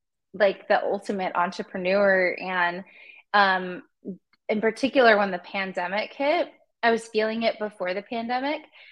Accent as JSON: {"language": "English", "town": "Los Angeles", "region": "California", "country": "United States", "tie": "born or raised there", "said": "I grew up in California, in Los Angeles"}